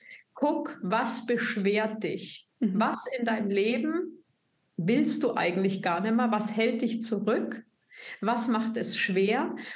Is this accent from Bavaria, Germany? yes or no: yes; Bavaria, Germany; weil ich komme aus Bayern, da gibt es irgendwie keine Alleen